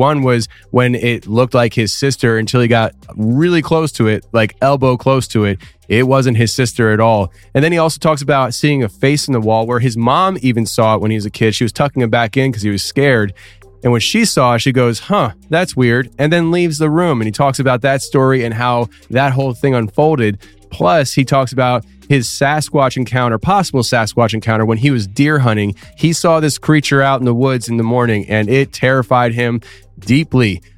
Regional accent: Philadelphia, Pennsylvania, United States; And I'm like, I'm from Philly, man. I ain't scared of Detroit.

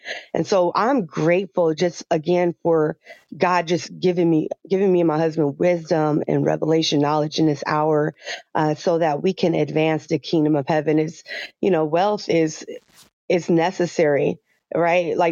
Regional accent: California, United States; I am hailing from Southern California.

